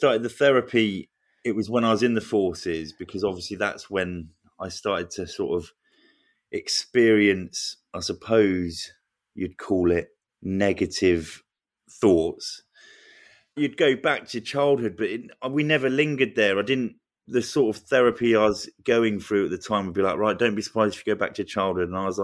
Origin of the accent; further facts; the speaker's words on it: Luton, East of England, United Kingdom; You know, I grew up in Luton.